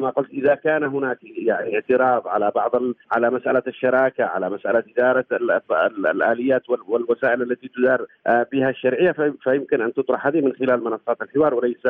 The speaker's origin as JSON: {"language": "Arabic", "country": "Yemen", "said": "نقول كيمنيين بأن العمل السياسي مفتوح دائما"}